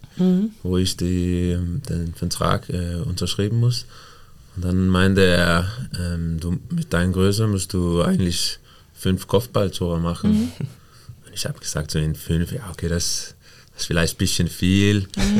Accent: Denmark; German is a second language; das ist nicht normal für mich als Däne

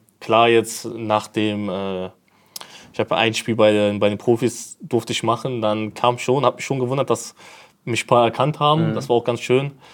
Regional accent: Cologne, North Rhine-Westphalia, Germany; now in Meppen, Germany; Also ich bin in Köln geboren, auch in Köln aufgewachsen.

